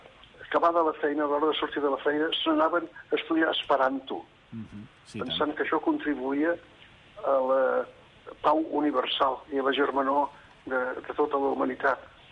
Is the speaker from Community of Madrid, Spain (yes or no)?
yes; Madrid, Community of Madrid, Spain; Jo sóc madrileny, però estic bastant integrat.